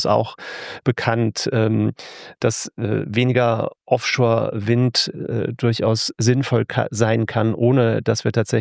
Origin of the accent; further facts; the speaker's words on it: Rhineland-Palatinate, Germany; Für mich als Pfälzer ist Osnabrück schon ziemlich weit im Norden.